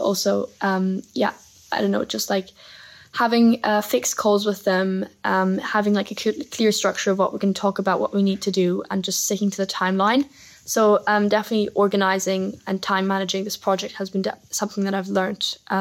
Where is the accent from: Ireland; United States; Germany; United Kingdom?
Germany; I joined Wellington in the Lower Sixth last September and I'm from Germany.